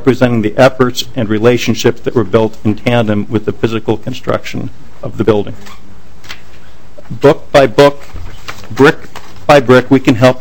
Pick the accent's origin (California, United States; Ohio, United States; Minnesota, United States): Minnesota, United States; Moorhead; I grew up in Moorhead, by the way.